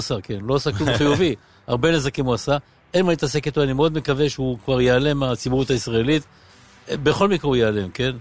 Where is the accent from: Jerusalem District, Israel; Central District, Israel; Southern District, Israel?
Southern District, Israel; Ashkelon; הרבה שנים, נולדתי באשקלון.